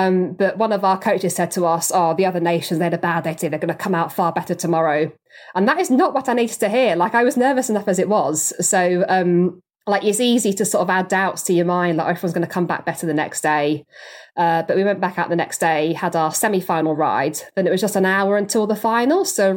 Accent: Cheam, London, United Kingdom; So yeah, I grew up in Southwest London, in Cheam.

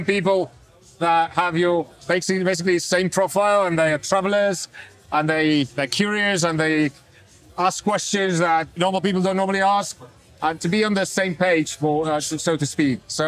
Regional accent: Spain; I am from Spain

